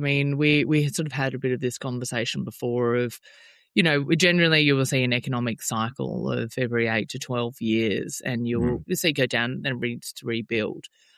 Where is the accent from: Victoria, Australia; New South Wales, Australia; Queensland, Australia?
Victoria, Australia; Melbourne; I'm personally from Melbourne